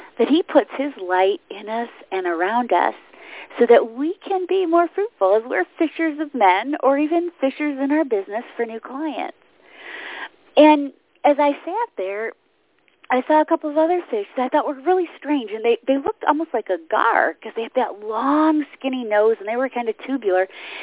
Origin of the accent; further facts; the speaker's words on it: Michigan, United States; We went to the coast, the Gulf Coast here in Texas, and I have to tell you, I'm from Michigan, and I've traveled all over the world and seen some of the most amazing beaches.